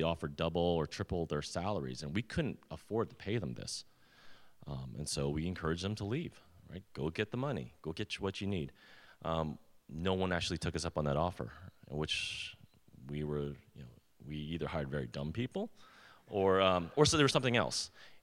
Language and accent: English; Sunnyvale, California, United States; also born or lived in Mountain View / San Jose / Los Altos Hills; now in Cupertino, United States; I was born in Mountain View. I grew up and lived in Sunnyvale, San Jose, Los Altos Hills. And recently, the last 19 years, I've been in Cupertino.